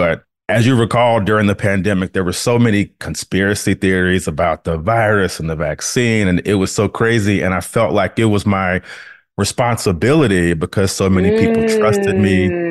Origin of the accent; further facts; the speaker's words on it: Baton Rouge, Louisiana, United States; I'm from Baton Rouge, Louisiana. And so I went to Louisiana State University for college.